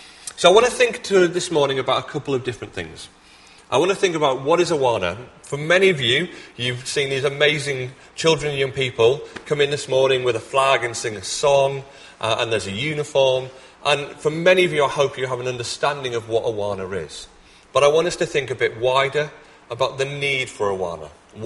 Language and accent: English; England, United Kingdom; And straight away, you might have noticed that I'm not Canadian. I am, in fact, English.